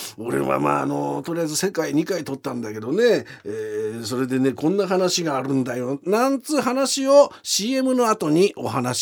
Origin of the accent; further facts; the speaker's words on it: Nihonmatsu, Fukushima, Japan; 福島県二本松市情報、私そこ出身でございますんでね、